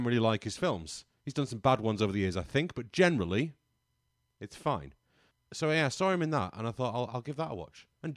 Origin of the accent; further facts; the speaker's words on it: United Kingdom; Well, people say it was amazing because we're British, Ben.